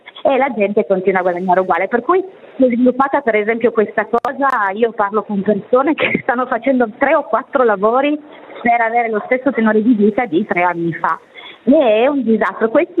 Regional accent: Mashhad, Razavi Khorasan, Iran; Adesso sono vicino al Mar Caspio, a nord a Rasht, nella città di Rasht, e mi sposterò però per la prossima volta nella mia città natale, cioè Mashhad, sempre a nord, però a nord-est.

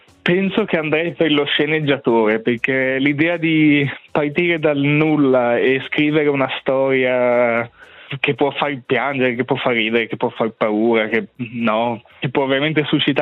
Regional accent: Cureglia, Ticino, Switzerland; moved away as an adult; also born or lived in Lugano; now in London, United Kingdom; sono nato a Lugano, cresciuto in un paesino nel luganese chiamato Cureglia e nel 2013 mi sono spostato qui a Londra per seguire il mio sogno e cominciare a studiare cinema. Adesso lavoro qui da ormai 10 anni.

